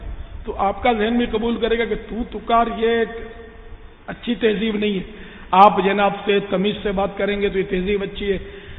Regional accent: Karachi, Sindh, Pakistan; born there; میں تو اصلاً نسلاً پاکستانی ہوں, میری تو پیدائشی باب المدینہ میں ہوئی ہے.

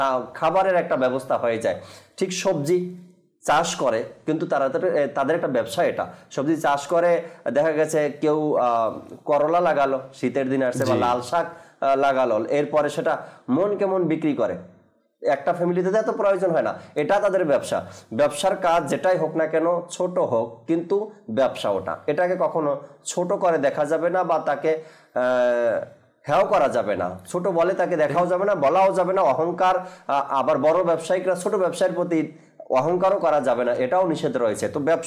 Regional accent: Bangladesh; যেহেতু আমার বাড়ি দক্ষিণ অঞ্চলে

